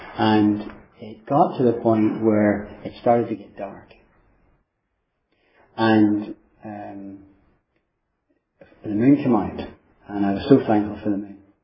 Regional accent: Ireland; You can tell from my accent, I come from Ireland

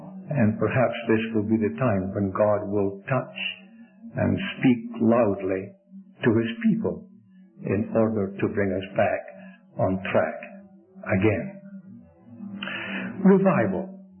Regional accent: Scotland, United Kingdom; Being a Scot, I like to mention sometimes one of the sayings of our Scottish national poet

